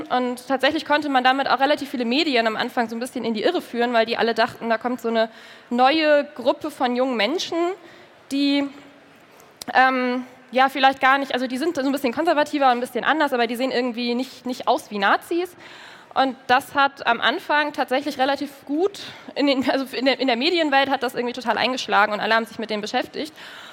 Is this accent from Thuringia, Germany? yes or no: no; Hamburg, Germany; Also, ja, ich komme aus Hamburg, ich habe meinen Bachelor in Hamburg gemacht, ich habe meinen Master in Hamburg gemacht